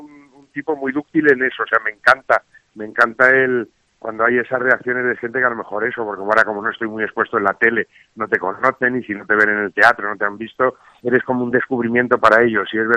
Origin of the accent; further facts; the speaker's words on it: Las Navas del Marqués, Castile and León, Spain; Yo soy de Las Navas del Marqués, soy un niño de esos nacidos en los veranos, ¿sabes? Que veraneaba tanta gente ahí en Las Navas, pero sí, navero